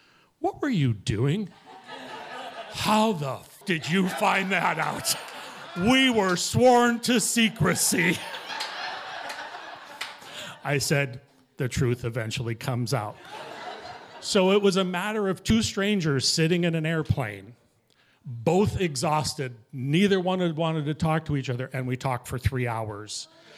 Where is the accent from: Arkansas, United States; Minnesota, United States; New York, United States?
Minnesota, United States; Minneapolis; also born or lived in Shakopee; You know, I grew up in the Minneapolis area.